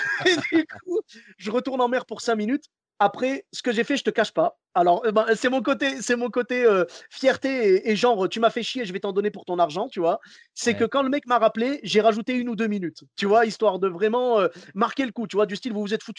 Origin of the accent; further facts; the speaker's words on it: Morocco; Ah, écoute, je suis marocain jusqu'au bout.